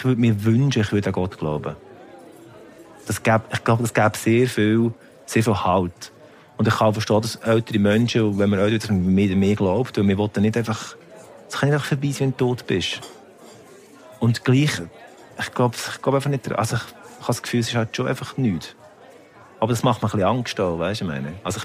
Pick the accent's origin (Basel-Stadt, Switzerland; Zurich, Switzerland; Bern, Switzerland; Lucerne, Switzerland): Lucerne, Switzerland; ich bin natürlich in Luzern aufgewachsen. Also im Kanton Luzern, sehr katholisch.